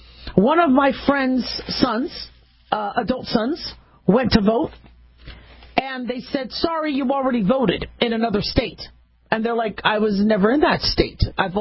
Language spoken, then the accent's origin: English; United States; being American, being a physician, being a mom, being a human